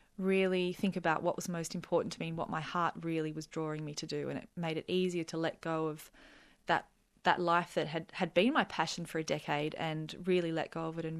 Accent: Newcastle, United Kingdom; a couple were friends from my hometown, Newcastle

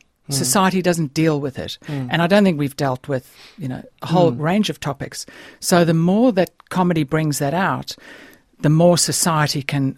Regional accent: South Africa; when I was growing up in South Africa, when I was at school

